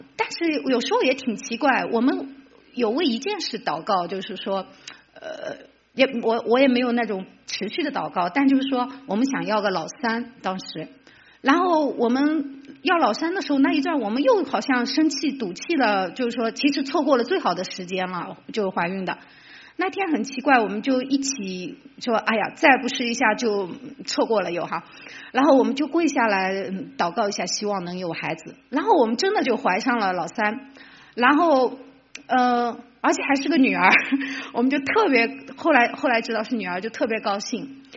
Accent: China; 因为我们是在中国长大的无神论

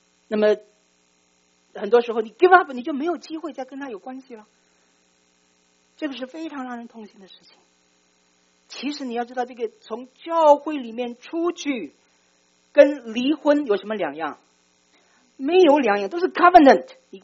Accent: China; 我们中国人讲这个君子礼遇

